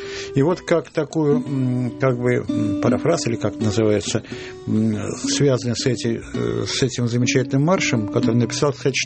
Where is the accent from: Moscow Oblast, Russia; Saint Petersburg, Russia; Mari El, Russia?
Saint Petersburg, Russia; Я ленинградец. Это как национальность, это от рождения.